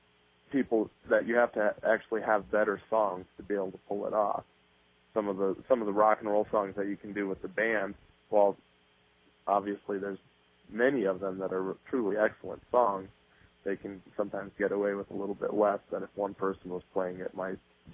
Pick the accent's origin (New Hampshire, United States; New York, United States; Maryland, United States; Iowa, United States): Iowa, United States; Marshalltown; moved away as an adult; now in Lincoln, United States; Well, I was born in Marshalltown, Iowa, where I lived the first 18 years of my life. Then headed west about 45 miles to Ames, where I went to Iowa State University.